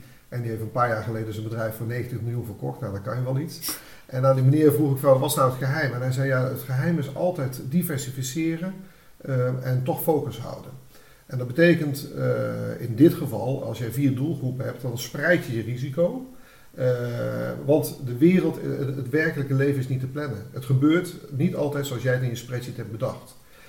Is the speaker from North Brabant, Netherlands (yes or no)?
yes; 's-Hertogenbosch, North Brabant, Netherlands; accent: Den Bosch; Want je hoort misschien aan mijn accent dat ik uit een bos kom en niet uit deze regio, bij Doetinchem.